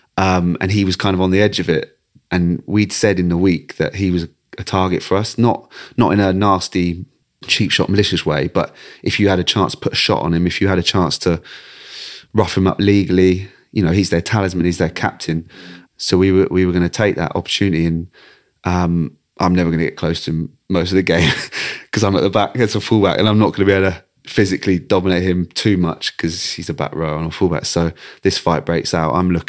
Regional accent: England, United Kingdom; they probably see me as that person who epitomizes being English, I guess, shaved head, loud, aggressive, loves playing for England

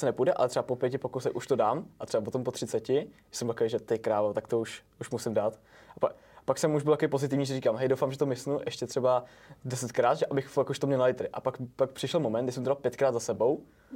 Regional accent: Prague, Czechia; ze z Prahy, je mi 16 let

